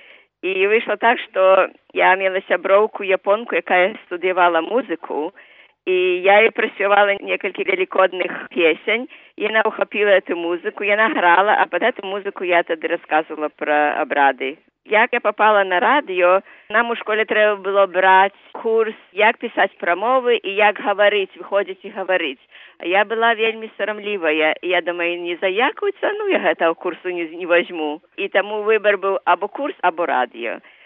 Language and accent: Belarusian; Grodno Region, Belarus; now in New York, United States; А я з Наваградчыны, і ён пачуў гэта